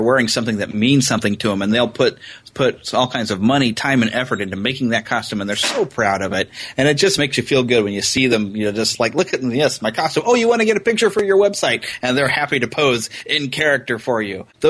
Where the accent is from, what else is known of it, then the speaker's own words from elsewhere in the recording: United States; you know, I'm pure American.